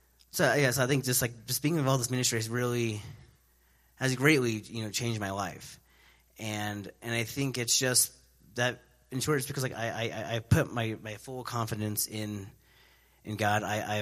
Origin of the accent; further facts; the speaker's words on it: Denver, Colorado, United States; I'm from Denver